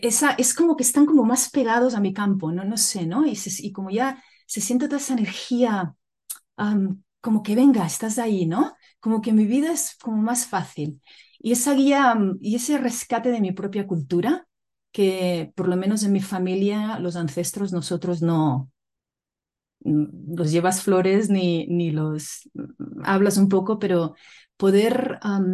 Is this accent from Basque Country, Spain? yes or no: no; Catalonia, Spain; now in Canada; yo vengo de la Península Ibérica, específicamente de Cataluña, y soy la primera generación que se ha expandido a Canadá. Estoy viviendo ahora mismo en la maravilla tierra de las Montañas Rocosas, por una parte de Canadá, en Alberta, la tierra de los pies negros y de los Cree.